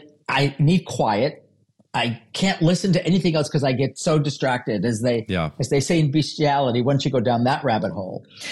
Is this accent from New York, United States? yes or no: yes; New York, United States; But I love New York. I'm from New York.